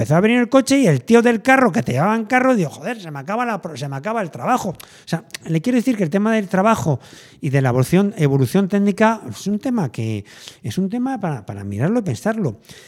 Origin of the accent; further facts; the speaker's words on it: Galicia, Spain; ya no me planteo ir andando a mi pueblo o en carro, bueno, allí en la Galicia Profunda.